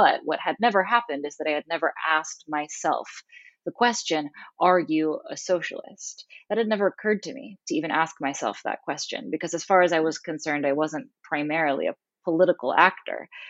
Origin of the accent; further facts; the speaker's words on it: San Antonio, Texas, United States; I grew up in San Antonio, Texas.